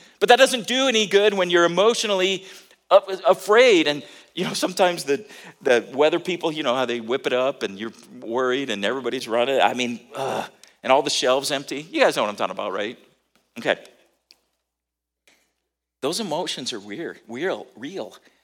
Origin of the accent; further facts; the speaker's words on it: California, United States; now in Missouri, United States; I grew up in California, and we lived in the Pacific too, but earthquakes are pretty common in California. And when I moved here to Missouri